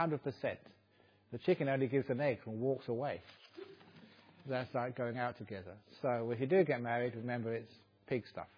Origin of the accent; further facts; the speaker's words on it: Acton, London, United Kingdom; I came from Acton in West London.